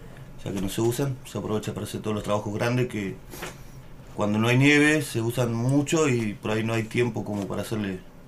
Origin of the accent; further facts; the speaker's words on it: Santa Fe, Argentina; Bueno, yo soy de Santa Fe. Nací el 19 de septiembre del 75.